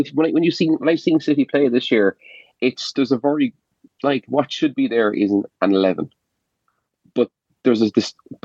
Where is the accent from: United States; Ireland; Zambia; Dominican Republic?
Ireland; Cork, Munster; like as someone like I'm from Cork, like that's just not good enough